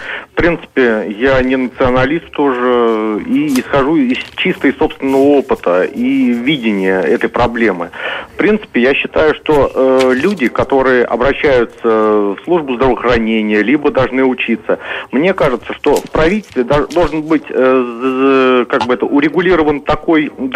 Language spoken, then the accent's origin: Russian; Moscow, Russia; Я коренной москвич, то есть в 10-м поколении, то есть лет мне уже достаточно